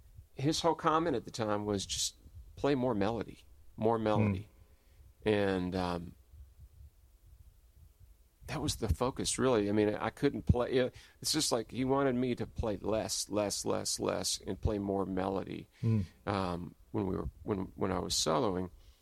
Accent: Louisville, Kentucky, United States; Well, you know, growing up in Louisville, it wasn't like there was this plethora of bands everywhere

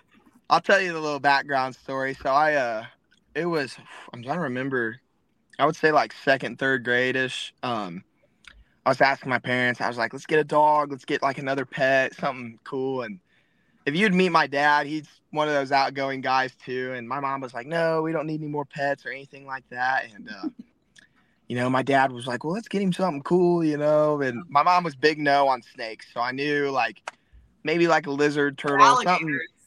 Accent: Greenwood, Indiana, United States; So I grew up in Greenwood, Indiana, little town, nothing too crazy. So it's kind of one of those towns where, you know, everybody shows up Friday night football, stuff like that.

